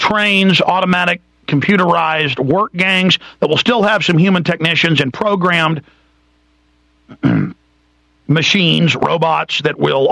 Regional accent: Dallas, Texas, United States; And it's because I grew up in Dallas with heavy 2 parts per million sodium fluoridation

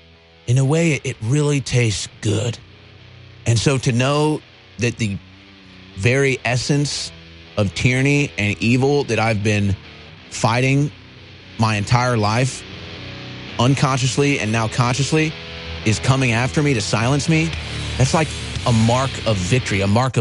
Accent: St. Louis, Missouri, United States; I remember like growing up in St. Louis in the 1998 season

